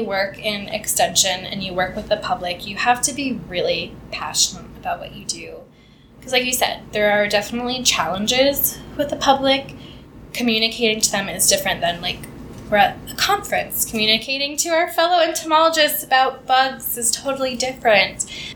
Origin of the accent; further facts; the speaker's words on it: Papillion, Nebraska, United States; But yeah, so I grew up in Papillion.